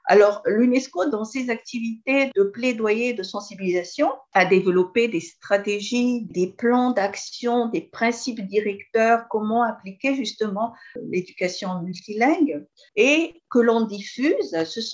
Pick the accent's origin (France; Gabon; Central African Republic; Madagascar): Madagascar; moi je suis malgache, donc quand je sors de Madagascar, j'ai besoin d'une autre langue.